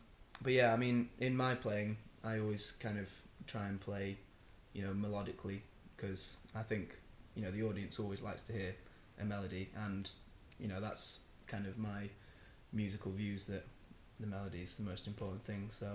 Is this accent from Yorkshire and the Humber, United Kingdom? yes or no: no; Manchester, North West England, United Kingdom; because we're from Manchester, and to be playing kind of on home ground is really nice